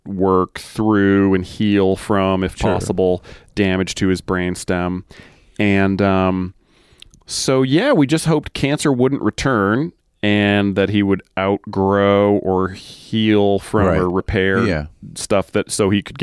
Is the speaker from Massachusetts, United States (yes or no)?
yes; Massachusetts, United States; So I, although I grew up in Massachusetts, I wasn't living there when I met my wife.